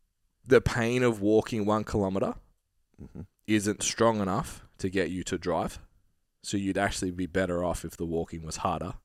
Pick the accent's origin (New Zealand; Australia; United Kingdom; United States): Australia; I'll use kilometre because we're Australian. We don't talk about miles.